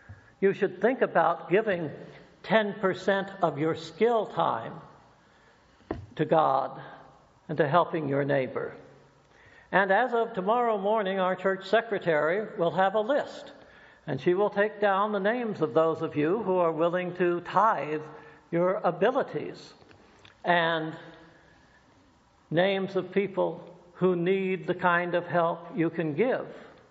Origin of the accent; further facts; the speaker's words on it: the South, United States; As some of you know, or some of you may have guessed, I was brought up in the South.